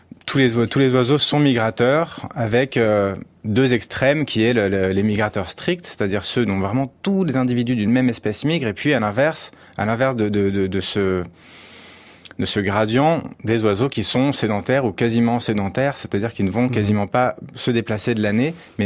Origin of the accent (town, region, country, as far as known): France